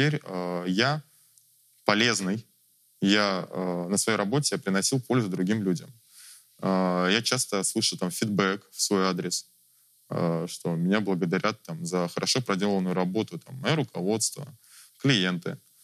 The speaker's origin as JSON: {"language": "Russian", "region": "Moscow", "country": "Russia", "said": "я наркоман из Москвы"}